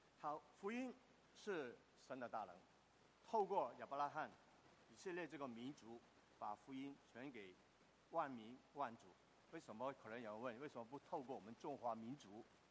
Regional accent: Hong Kong; 我在香港长大

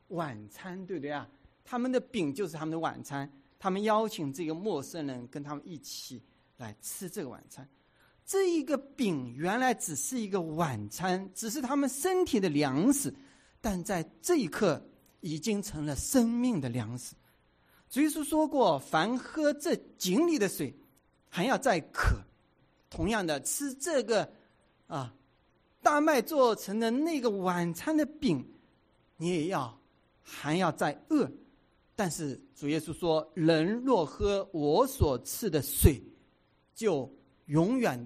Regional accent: Hong Kong; 原来是在香港，大家知道我从香港过来

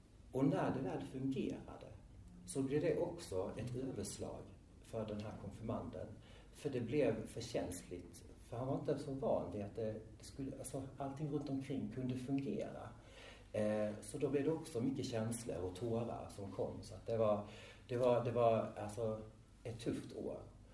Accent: Blekinge, Sweden; now in Skåne, Sweden; är 47 år, jag tänker mig som en cisman, jag är homosexuell, jag kommer från Blekinge men bor i Skåne

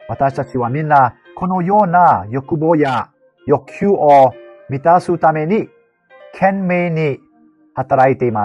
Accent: Myanmar; Japanese is a second language; 私は仏教国であるミャンマーから来ました。幼少の頃から、私はブダの教えに影響を受けてきました。

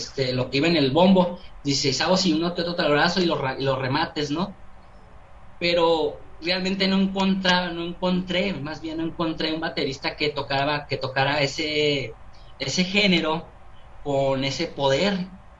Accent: Mexico; México, güey, o sea, tu país, como que llega algo en mí, ¿no? Hay una espinita de mi lengua materna, ¿no?

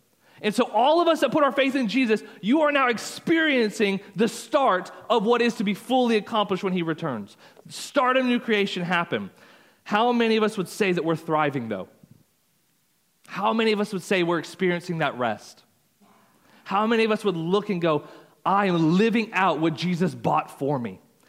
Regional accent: Texas, United States; accent: Texas; I'm going a little fast. That's not just because of my Texas accent, I promise.

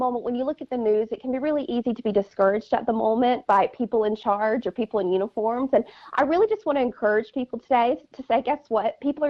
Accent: the South, United States; I grew up in the South. They thank everybody, okay?

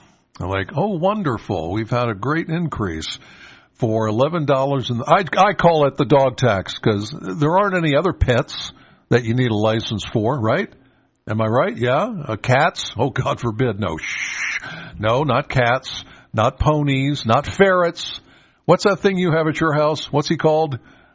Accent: Penns Valley, Pennsylvania, United States; Now I'm from Penns Valley, so there's one particular place out there.

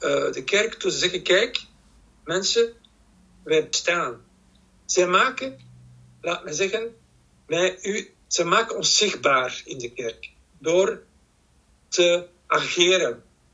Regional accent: Brussels, Brussels-Capital Region, Belgium; een traditioneel Vlaams katholiek gezin. Ouders zijn van Vlaanderen naar Brussel komen wonen. Ik ben geboren in Brussel. Ik ben een Brusselaar

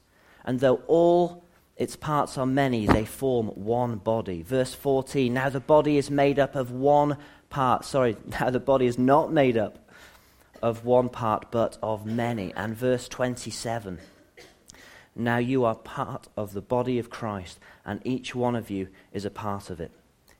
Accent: Worcester, West Midlands, United Kingdom; As many of you know, I grew up in Worcester, and having misused the majority of my teenage years

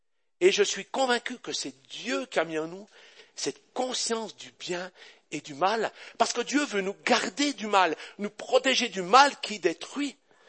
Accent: Val-de-Ruz, Neuchâtel, Switzerland; born there; Je suis né au Val-de-Rue, d'une famille d'agriculteurs, donc j'aime la terre.

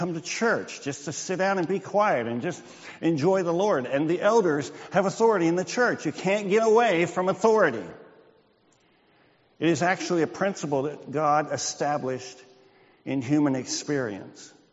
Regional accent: United States; As American citizens, we have a kind of uneasy relationship with the idea of authority.

